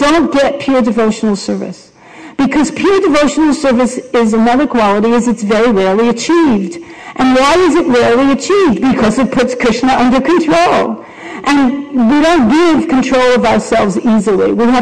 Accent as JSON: {"language": "English", "town": "Brooklyn", "region": "New York", "country": "United States", "tie": "born or raised there", "said": "How would we know, growing up in Brooklyn, going to Samuel J. Tilden High School"}